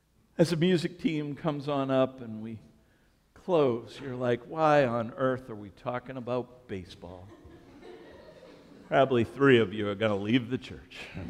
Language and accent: English; Maine, United States; I'm like, we're from Maine, 12 games a year.